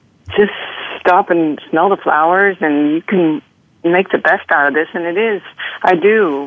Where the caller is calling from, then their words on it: Mission, Kansas, United States; I am calling from Mission, Kansas.